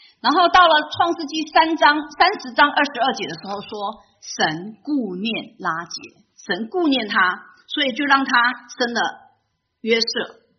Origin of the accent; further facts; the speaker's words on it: Taiwan; 我们台湾人喜欢说是老先角